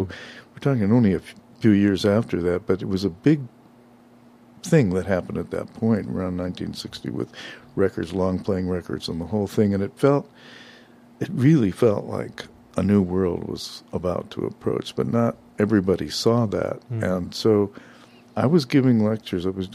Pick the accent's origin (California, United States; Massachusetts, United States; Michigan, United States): California, United States; Los Angeles; Yeah, I was born in Boyle Heights.